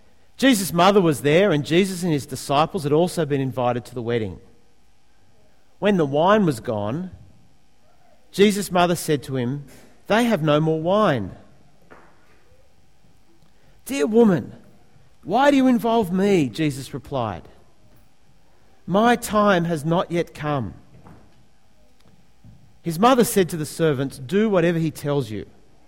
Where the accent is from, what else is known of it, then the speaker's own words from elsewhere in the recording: Sydney, New South Wales, Australia; I'm from Sydney in Australia.